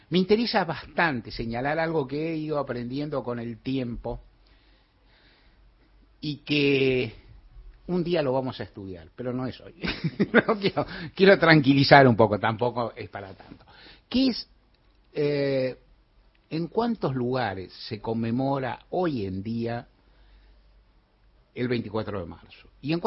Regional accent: Argentina

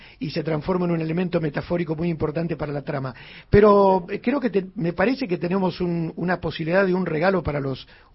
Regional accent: Buenos Aires, Argentina; born there; incluso a los que somos porteños de nacimiento, porque hay filiaciones que vienen de diferentes provincias y eso también nos identifica.

